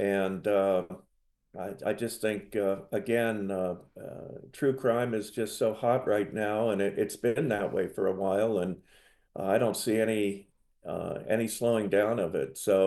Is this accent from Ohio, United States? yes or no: yes; Alliance, Ohio, United States; Well, both my wife and I are from Ohio. We met at Ohio State University. I was from Alliance, Ohio, which is Akron-Canton area.